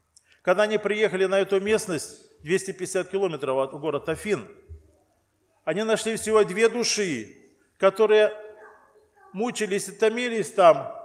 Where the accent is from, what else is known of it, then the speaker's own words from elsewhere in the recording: Donbas, Ukraine; Они знают, что я с Донбасса.